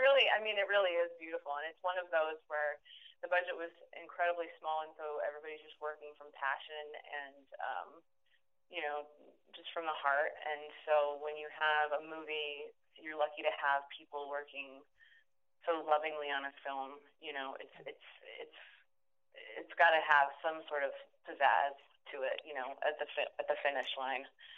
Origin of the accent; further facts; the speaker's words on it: Garner, Iowa, United States; It's Garner, Iowa. I was able to go back and film in my hometown, and that film is very close to my heart